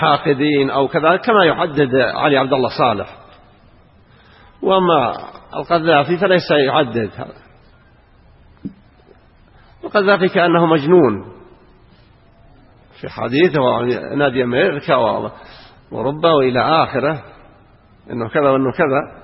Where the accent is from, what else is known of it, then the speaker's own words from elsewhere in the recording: Saudi Arabia; بلادنا المملكة العربية السعودية